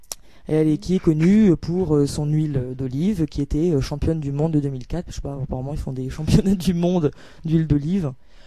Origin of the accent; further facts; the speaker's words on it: Brittany, France; Ils mettent pas de beurre, comme chez moi, en Bretagne.